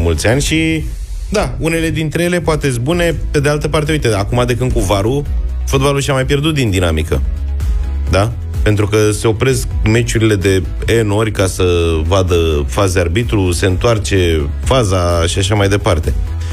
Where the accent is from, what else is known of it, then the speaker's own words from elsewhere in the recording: Bucharest, Romania; sunt din București.